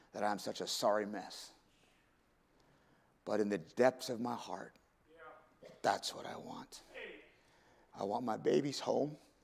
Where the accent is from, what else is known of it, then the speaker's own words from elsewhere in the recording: Canada; I'm Canadian, born and bred.